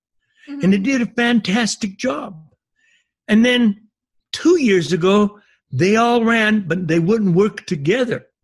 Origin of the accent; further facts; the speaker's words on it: Trinidad, Colorado, United States; I came from Trinidad, Colorado for 25 years. That's where I was raised, primarily in a Hispanic area.